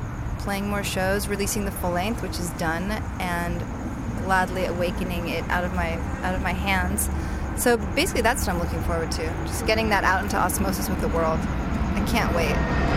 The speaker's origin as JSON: {"language": "English", "region": "California", "country": "United States", "tie": "born or raised there", "said": "we just landed in California today, and this is my home state, so I'm just really, really happy to be at the Pacific Ocean."}